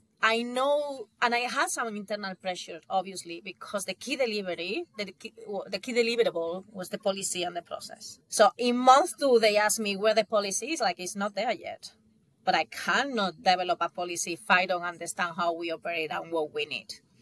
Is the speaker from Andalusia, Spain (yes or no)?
yes; Granada, Andalusia, Spain; I know you are in Malaga, well, in Granada, my hometown.